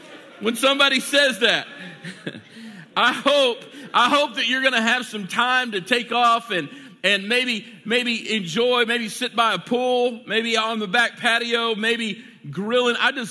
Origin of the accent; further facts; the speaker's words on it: Irving, Texas, United States; But I grew up here in South Irving. I graduated from Nimitz High School, and it is just awesome to be here.